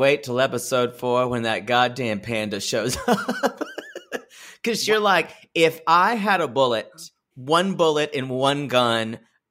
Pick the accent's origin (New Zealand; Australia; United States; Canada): Australia; I'm like I'm Australian.